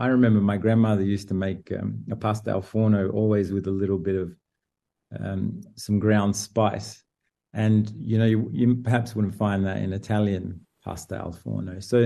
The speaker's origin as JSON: {"language": "English", "town": "Adelaide", "region": "South Australia", "country": "Australia", "tie": "born or raised there", "said": "I grew up in South Australia, so the landscape's similar, a bit dry and dusty. And there's something about it that feels familiar, definitely. Mm. And, you know, going to school in Adelaide"}